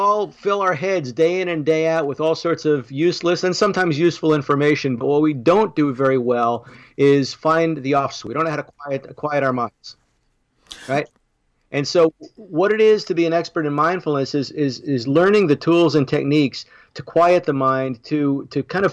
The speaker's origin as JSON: {"language": "English", "town": "Long Island", "region": "New York", "country": "United States", "tie": "born or raised there", "said": "Well, I grew up on Long Island, and I've got family on Long Island, so I know the drill."}